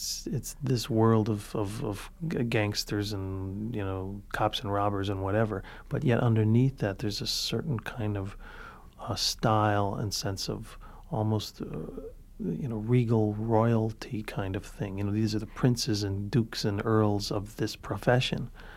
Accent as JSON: {"language": "English", "town": "Cicero", "region": "Illinois", "country": "United States", "tie": "born or raised there"}